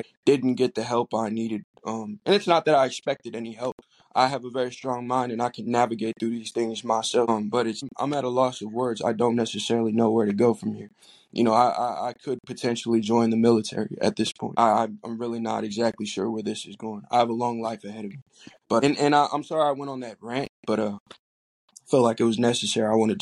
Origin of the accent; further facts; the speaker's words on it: the South, United States; accent: southern drawl; a real southern drawl will come out of me, considering that I grew up in the South.